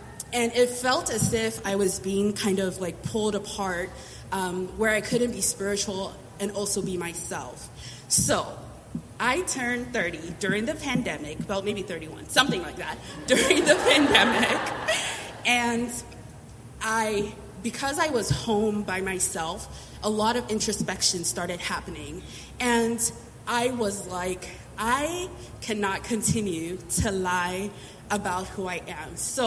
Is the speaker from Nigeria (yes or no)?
yes; Nigeria; also born or lived in United States; So I was born in Nigeria. I am Nigerian American, and Nigeria is a country where being queer is a crime.